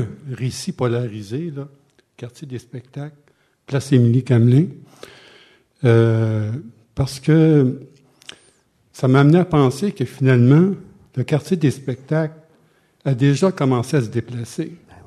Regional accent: Montreal, Quebec, Canada; Moi, j'ai vécu à Québec 4 ans, je suis Montréalais

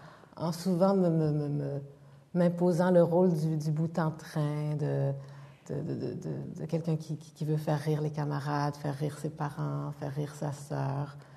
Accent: Montreal, Quebec, Canada; born there; Dans Notre-Dame-de-Grâce. Oui.

